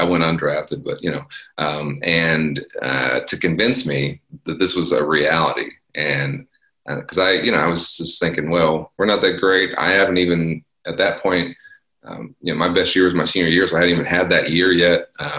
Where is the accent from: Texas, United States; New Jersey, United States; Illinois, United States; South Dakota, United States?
Texas, United States; Dallas; in my high school and growing up in Dallas, if you were smart, people said you should be a doctor or a lawyer.